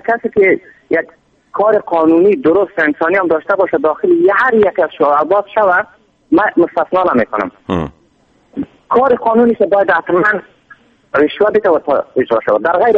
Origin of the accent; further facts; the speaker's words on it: Afghanistan; born there; در افغانستان به دنیا آمدیم